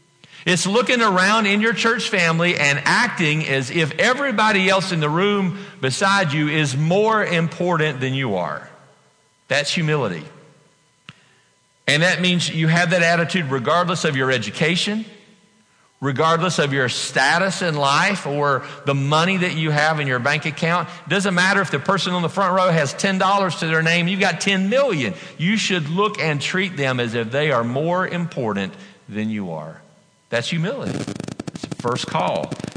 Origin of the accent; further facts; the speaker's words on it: the South, United States; It's a way of, I was raised in the South, to show respect to people.